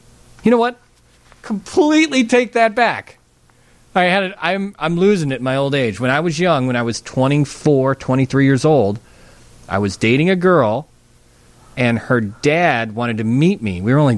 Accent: Wonder Lake, Illinois, United States; when I was younger and growing up in Wonder Lake, we would never drive downtown

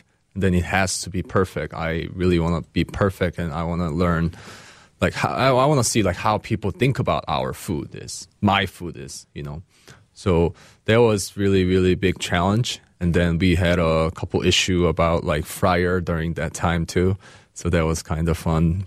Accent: Seattle, Washington, United States; And then I was going to go back to Seattle. I'm from Seattle, Washington.

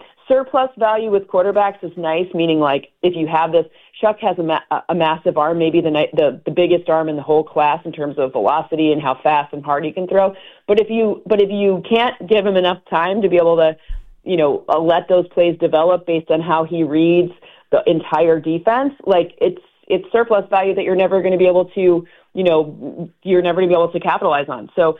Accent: Michigan, United States; born or raised there

